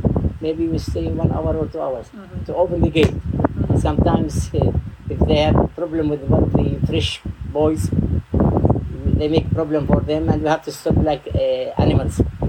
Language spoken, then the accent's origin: English; Abu Dis, West Bank, Palestine; English is a second language; used to take us 10 minutes to reach Abu Dis, my village. I'm from Abu Dis.